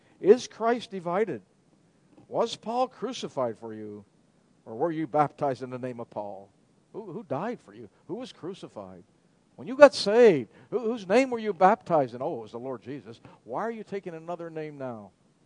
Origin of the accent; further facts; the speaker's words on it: Pittsburgh, Pennsylvania, United States; You know, in the United States, football is big. I was raised in Pittsburgh.